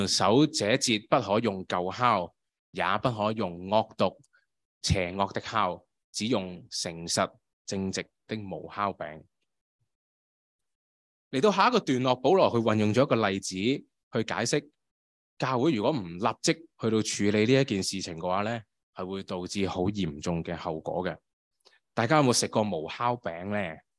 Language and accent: Cantonese; China; 就不是我们中国人过年那些大扫除不同的